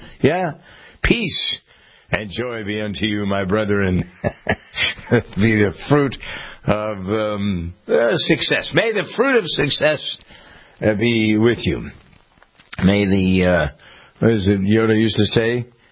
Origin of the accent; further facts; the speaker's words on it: Framingham, Massachusetts, United States; Adam Schiff was raised in my hometown of Framingham, Massachusetts.